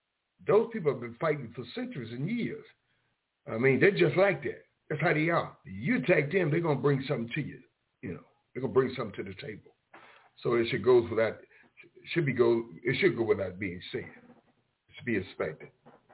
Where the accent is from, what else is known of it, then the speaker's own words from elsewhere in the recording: Memphis, Tennessee, United States; And I'm from Prison Camp Memphis.